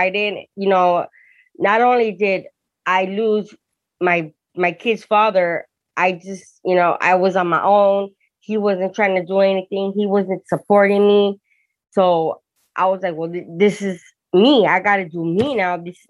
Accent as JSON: {"language": "English", "town": "Hawthorne", "region": "California", "country": "United States", "tie": "born or raised there", "also_born_or_lived": "Torrance", "said": "I was born in Torrance, but raised in Hawthorne."}